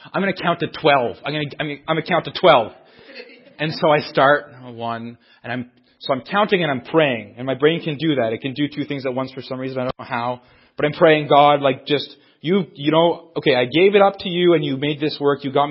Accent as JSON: {"language": "English", "town": "Timmins", "region": "Ontario", "country": "Canada", "said": "I was from Timmins. I'd been going to Hamilton every 2 weeks."}